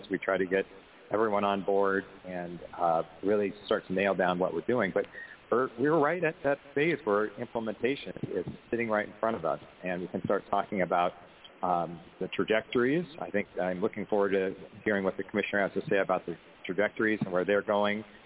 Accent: Fairbanks, Alaska, United States; I'm a teacher from Fairbanks. Teach high school English.

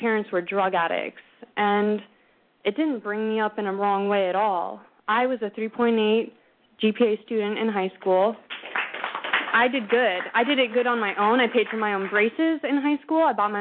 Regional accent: Kotzebue, Alaska, United States; from Kotzebue, Alaska, and I think I have a pretty good idea about representing natives in general

